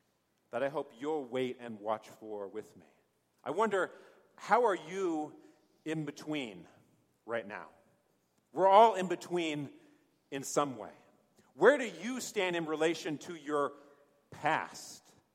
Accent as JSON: {"language": "English", "town": "Boulder", "region": "Colorado", "country": "United States", "tie": "born or raised there", "said": "I kind of thought moving back to Boulder, to my hometown, was kind of like moving to the promised land"}